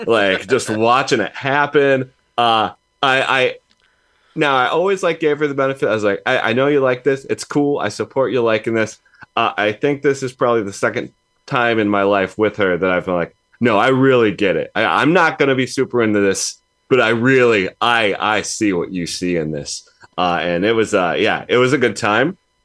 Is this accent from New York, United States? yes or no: no; Peoria, Illinois, United States; I grew up in Peoria, Illinois. It's a couple hours south of Chicago, but just cornfields as far as the eye can see.